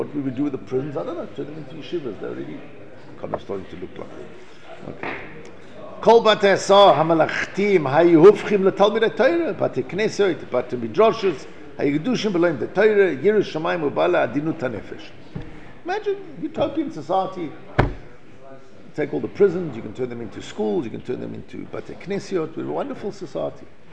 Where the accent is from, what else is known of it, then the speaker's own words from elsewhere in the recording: South Africa; When I grew up in South Africa, if you did anything on Sunday, you opened your business, you got arrested.